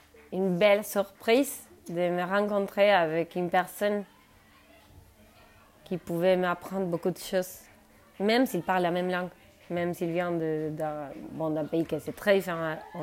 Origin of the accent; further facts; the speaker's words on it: Buenos Aires, Argentina; Je viens de l'Argentine. Et je viens de l'Argentine, de Buenos Aires. C'est la capitale. Donc on a beaucoup de migrations et d'héritages européens.